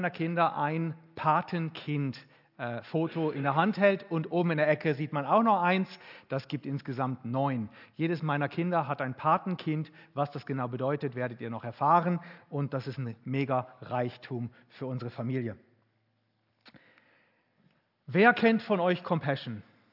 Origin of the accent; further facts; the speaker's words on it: Frauenfeld, Thurgau, Switzerland; Wir kommen aus Frauenfeld. … in der Mitte.